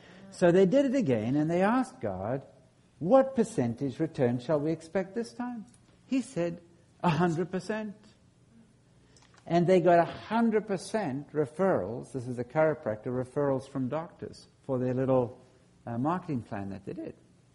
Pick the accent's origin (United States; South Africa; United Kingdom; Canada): South Africa; I grew up in South Africa, which was partly a government-controlled economy.